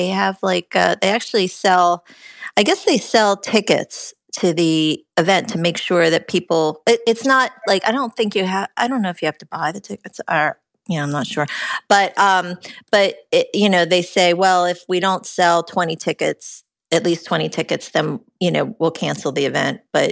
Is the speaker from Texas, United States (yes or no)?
no; Ocean City, New Jersey, United States; I just yesterday was in my hometown, Ocean City. And my library in Ocean City is trying to get me to do a talk too.